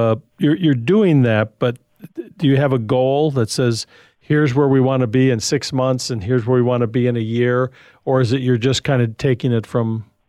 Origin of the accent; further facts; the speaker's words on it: Michigan, United States; As a kid growing up in Michigan, we'd build those snowballs